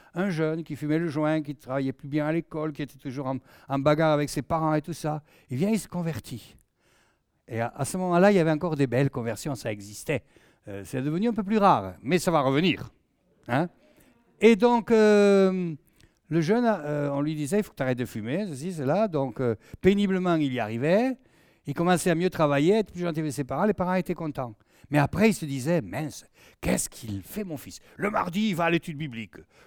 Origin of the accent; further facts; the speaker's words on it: Southern France, France; accent: Southern French; Alors évidemment … qu'on a l'accent du Midi, ça trompe un petit peu.